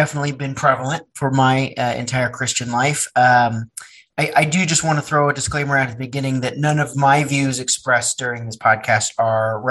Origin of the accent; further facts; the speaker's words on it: the West, United States; also born or lived in North Florida; now in Savannah, United States; So I grew up in the West. And, you know, out West, I would say it is not something that I have seen as prevalent as down here in the South. Now I'm in Savannah, Georgia.